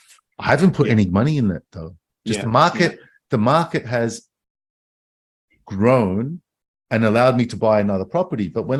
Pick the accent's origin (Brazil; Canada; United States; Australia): Australia; I'm Australian.